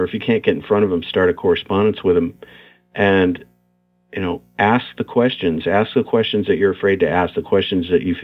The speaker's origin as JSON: {"language": "English", "country": "United States", "said": "as an American, can I write convincingly about the Troubles"}